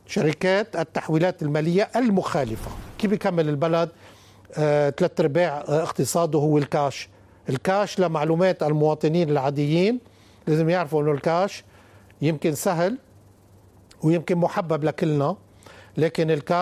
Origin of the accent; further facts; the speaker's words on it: Lebanon; وهذه واجباتنا كلنا نحن كلبنانيين